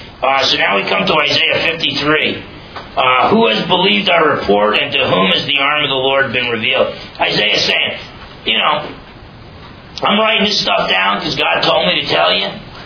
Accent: United States; And don't get me wrong, I'm glad I grew up in America, not the old Soviet Union or Red China.

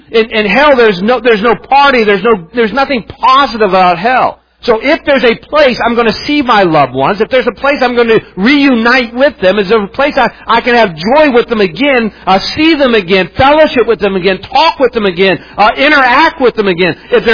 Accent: West Virginia, United States; I'm told, since I grew up in West Virginia, I'm told by those who I knew, my family who worked in the mines

